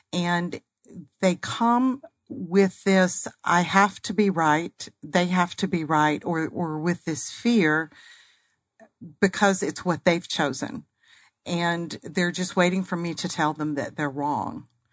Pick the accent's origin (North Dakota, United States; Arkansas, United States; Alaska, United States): Arkansas, United States; also born or lived in Texas / North Carolina / Alabama; I was born and raised in Arkansas. I've lived in Texas and North Carolina and Alabama.